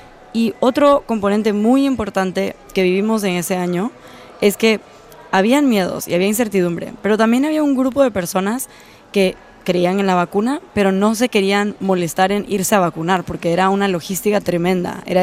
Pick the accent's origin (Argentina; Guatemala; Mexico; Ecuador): Guatemala; Yo soy guatemalteca, mi enfoque y mi corazón entero está en Guatemala